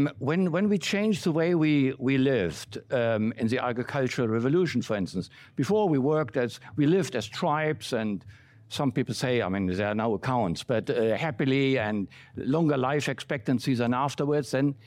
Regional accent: Berlin, Germany; English is a second language; In brackets, I grew up in West Berlin. That will not tell you very much. It was an island surrounded by East Germany, by a communist country.

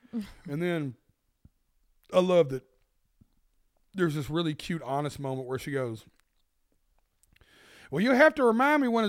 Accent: the South, United States; But I'm from the South. I can joke like that.

